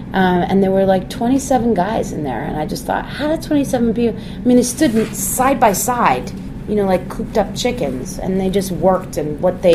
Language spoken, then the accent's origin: English; New York, United States; Yeah, I'm a New Yorker.